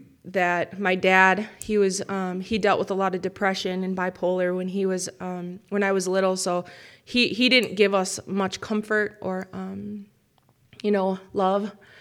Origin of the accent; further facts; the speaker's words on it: Redcliffe, Wisconsin, United States; I grew up in Redcliffe, Wisconsin for my entire life. You know, I went back and forth. I left, and then I came back, and then I left and came back.